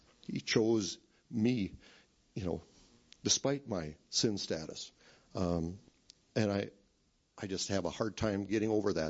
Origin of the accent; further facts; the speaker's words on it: Benson, Minnesota, United States; the Associated Press prints a story about my hometown, about Benson. And I'm here, class of 74, Benson High School.